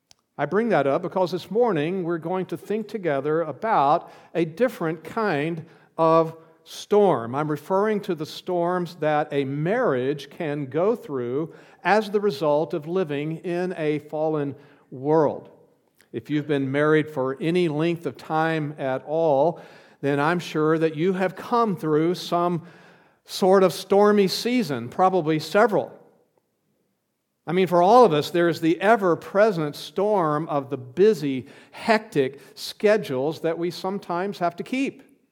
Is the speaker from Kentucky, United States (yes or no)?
no; Houston, Texas, United States; up in the Houston area. We grew up near the Gulf Coast of Texas. And therefore, we experienced several hurricanes along the way.